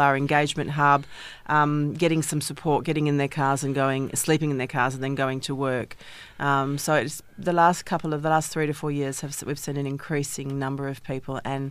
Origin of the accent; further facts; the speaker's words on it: northern Italy, Italy; Well, my mob is actually Italian, so I'm from the north of Italy. I'm one of five.